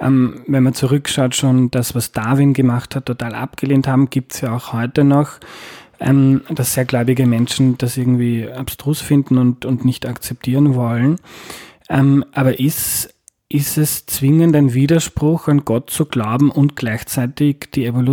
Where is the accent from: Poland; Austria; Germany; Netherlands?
Austria; Ja, aber als Österreicher haben wir ja